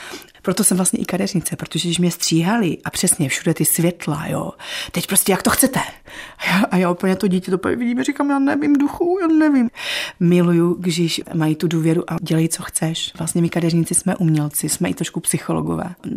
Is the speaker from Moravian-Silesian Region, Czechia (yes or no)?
yes; Brušperk, Moravian-Silesian Region, Czechia; já pocházím z Brušperka a v Brušperku vlastně žiju celý život